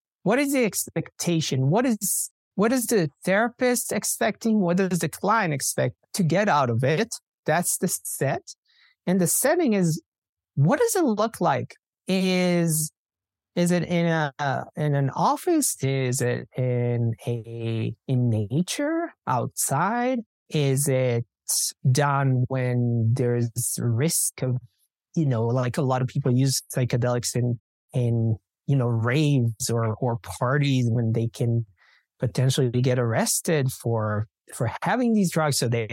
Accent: Denver, Colorado, United States; I'm from Denver, Colorado, and we are, you know, the state of Colorado is very progressive when it comes to that area.

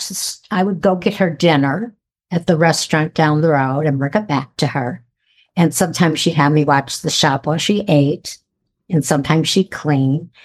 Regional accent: Scranton, Pennsylvania, United States; when we grew up in Scranton, it was beautiful. It was ideal. It was 99% white, which it just was. A lot of different religions

